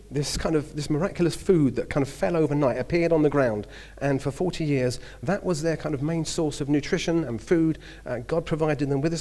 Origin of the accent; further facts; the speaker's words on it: London, United Kingdom; accent: Cockney; In between one of the songs, in my Cockney accent, I said